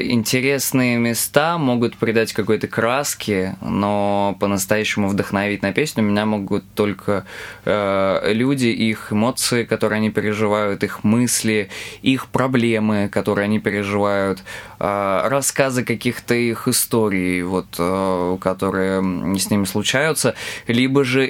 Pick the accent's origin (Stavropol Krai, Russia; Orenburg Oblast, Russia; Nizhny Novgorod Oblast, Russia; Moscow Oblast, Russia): Moscow Oblast, Russia; Korolyov; У нас была первая в Королеве, это мой родной город, группа